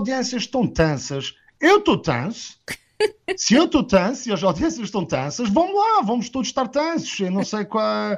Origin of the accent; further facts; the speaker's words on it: Azores, Portugal; moved away as an adult; porque tenho sinusite e rinite crónica, e só quando eu saí dos Açores para vir estudar para o continente aos 18 anos é que eu descobri o que é respirar pelo nariz.